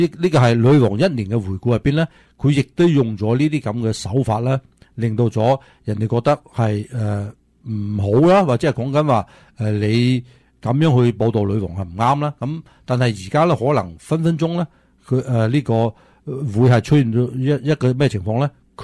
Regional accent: United States; 其实我哋美国人又好

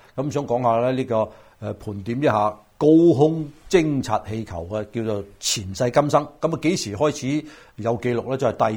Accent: Hong Kong; born there; 咁我喺香港出世，

